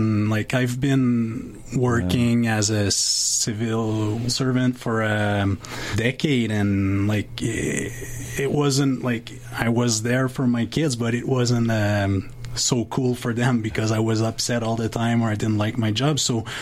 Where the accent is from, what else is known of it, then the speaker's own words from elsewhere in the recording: Montreal, Quebec, Canada; now in Winnipeg, Canada; I'm from Montreal and the family's in Montreal and I'm in Winnipeg here.